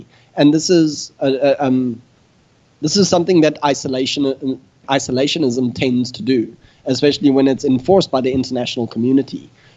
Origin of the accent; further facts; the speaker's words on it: South Africa; I grew up in South Africa in the closing stages of apartheid.